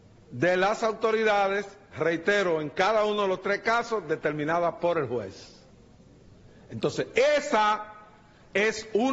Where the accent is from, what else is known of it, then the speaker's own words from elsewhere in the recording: Dominican Republic; yo también, como dominicano